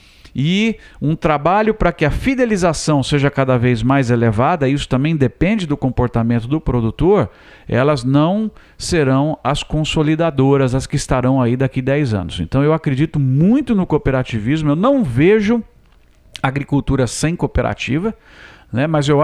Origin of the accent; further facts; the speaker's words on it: São Paulo, Brazil; tem fazendas já em São Paulo, de onde eu venho, de amigos, e aqui mesmo